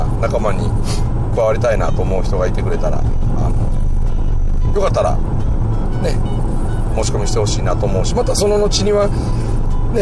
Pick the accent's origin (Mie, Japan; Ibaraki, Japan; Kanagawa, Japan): Mie, Japan; Osugidani; 第1期は1校は僕の地元の大杉谷でこの自然との対話というかね